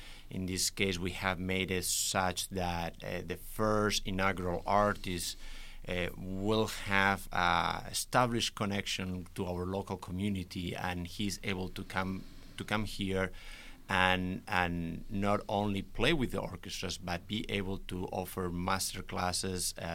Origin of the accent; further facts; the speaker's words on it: Spain; English is a second language; moved away as an adult; now in United States; I came from Spain here as a violist